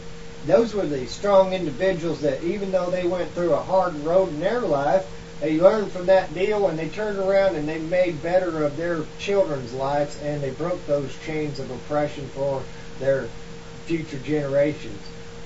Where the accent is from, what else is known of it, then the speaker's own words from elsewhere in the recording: United States; I feel offended by it because I'm an American.